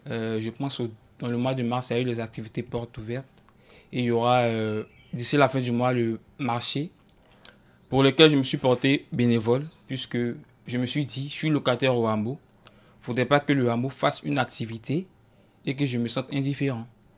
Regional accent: Côte d’Ivoire; now in Tours, France; Je viens de Côte d'Ivoire, c'est-à-dire je suis étranger.

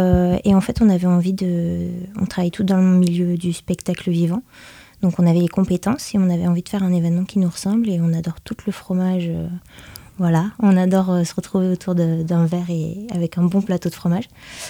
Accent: Aurillac, Auvergne-Rhône-Alpes, France; moi, je viens d'Aurillac et j'ai grandi avec le Festival international des arts de la rue.

